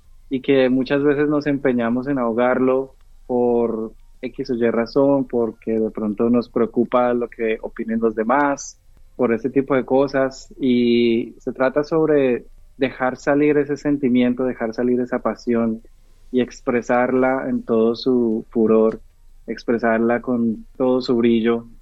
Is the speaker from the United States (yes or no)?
no; Colombia; Yo quise rescatar muchas cosas de mis raíces, de mi infancia, y mi adolescencia y de donde vengo. Entonces, pues ahí puse muchos elementos de la música colombiana.